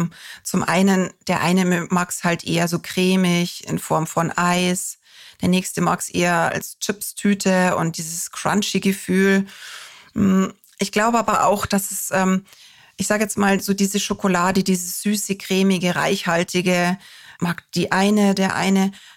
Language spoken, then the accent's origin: German; Bavaria, Germany; ich komme aus Bayern